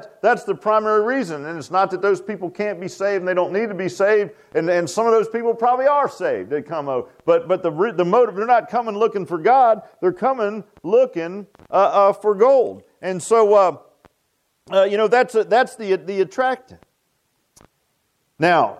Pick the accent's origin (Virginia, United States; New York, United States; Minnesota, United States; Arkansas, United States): Virginia, United States; Virginia Beach; And where I grew up in Virginia Beach, there was my grandmother lived in a neighborhood that was called King's Grant.